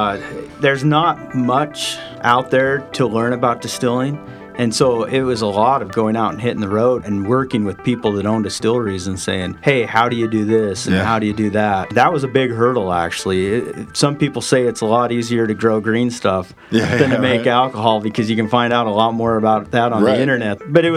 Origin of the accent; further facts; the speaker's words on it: Salt Lake City, Utah, United States; also born or lived in Dallas; I grew up here in Salt Lake. I was living down in Dallas, Texas